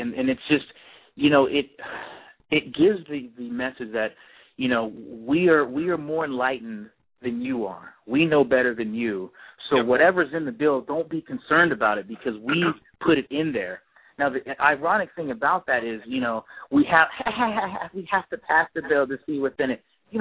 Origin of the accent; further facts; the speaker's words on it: Sacramento, California, United States; Born and raised in California. First was Sacramento, California, and then I moved to a couple of places, and now I'm in Los Angeles.